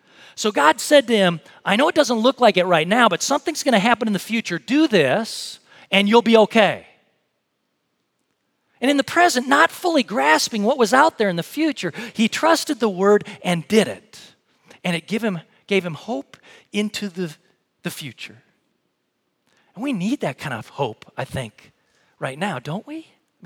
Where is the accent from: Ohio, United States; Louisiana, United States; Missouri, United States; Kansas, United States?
Missouri, United States; also born or lived in Minnesota / Wisconsin; You know that I was born in Minnesota, lived in Wisconsin, but junior high and high school, I lived in Missouri